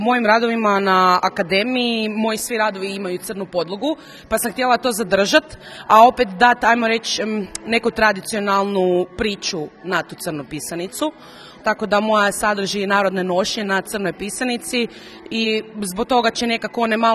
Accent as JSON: {"language": "Croatian", "town": "Jastrebarsko", "region": "Zagreb County", "country": "Croatia", "lives_now": "Zagreb, Croatia", "said": "dolazim iz Jastrebarskog i studiram na Likovnoj akademiji u Zagrebu."}